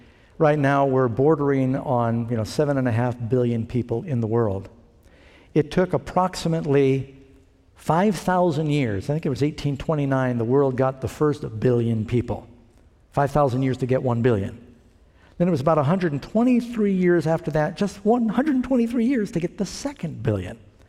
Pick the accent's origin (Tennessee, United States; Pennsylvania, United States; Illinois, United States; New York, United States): New York, United States; New York City; I grew up in New York City. That's a busy city. And it's a very populated city.